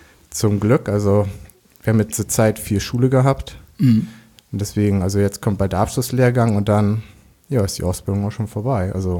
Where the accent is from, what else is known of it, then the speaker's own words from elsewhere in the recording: Lockstedt, Germany; Nee, ich komme sogar aus Lockstedt.